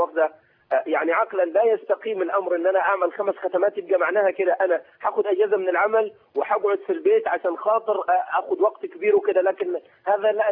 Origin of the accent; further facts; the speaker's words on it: Upper Egypt, Egypt; عندنا في الصعيد يمكن ايه وربما كانت الصلاه كنقر الغراب يعني